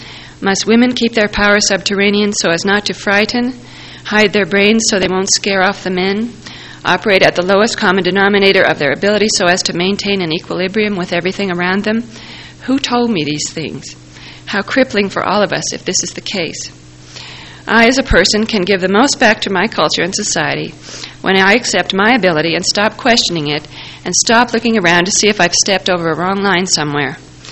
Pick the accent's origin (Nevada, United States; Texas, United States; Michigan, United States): Nevada, United States; Las Vegas; I grew up in Las Vegas